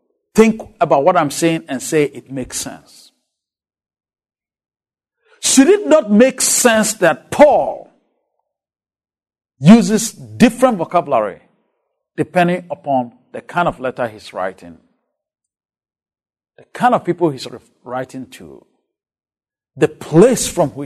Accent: Ghana; English is a second language; I grew up in Ghana. English is not my first language. In fact, as I learned English, English was my third language at the time.

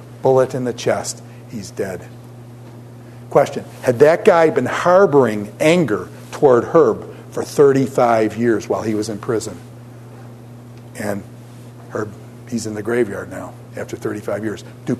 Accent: New York, United States; Now, where I come from, do we call those rivers? I grew up on the Niagara.

